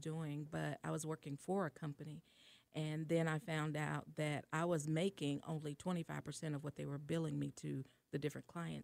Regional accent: Rutledge, Alabama, United States; now in Atlanta, United States; I'm actually born and raised in Alabama. I'm from a small town called Rutledge, Alabama. It's south of Montgomery, about 40 miles.

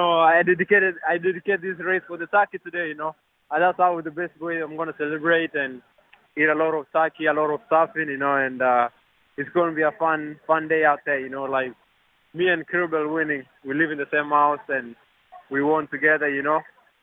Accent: Kenya; So it's all about the mentality and how we grew up in Kenya, and the life was tough and everything was tough.

